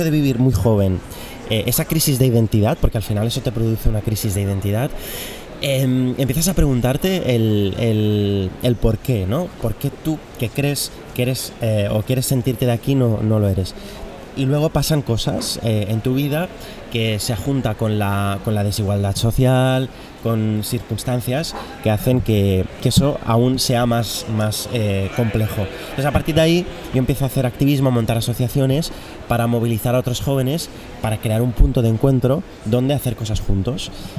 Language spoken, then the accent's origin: Spanish; Girona, Catalonia, Spain; no, yo soy de Girona.